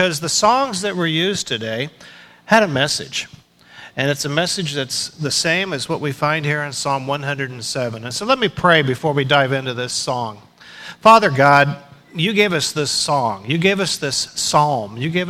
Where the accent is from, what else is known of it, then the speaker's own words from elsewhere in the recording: Texas, United States; Although Texans on some days might think we're better acclimated to the weather than y'all